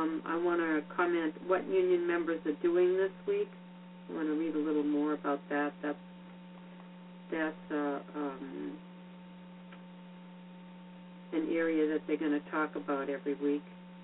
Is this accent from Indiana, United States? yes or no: no; Connecticut, United States; And we're from Connecticut.